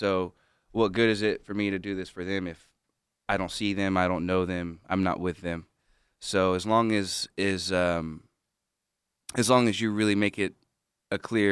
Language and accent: English; Houston, Texas, United States; So I was born and raised here in Houston. Moved out to Cyprus in eighth grade